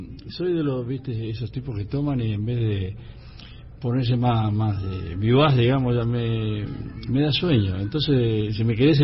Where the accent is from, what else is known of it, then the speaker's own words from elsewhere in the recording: Lanús, Buenos Aires Province, Argentina; also born or lived in Monte Grande; yo nací en Monte Grande, pero me quedé en Villa Diamante, en una villa que está en Lanús, hasta los 11 años, que hubo una inundación muy grande y tuvimos que volver a Monte Grande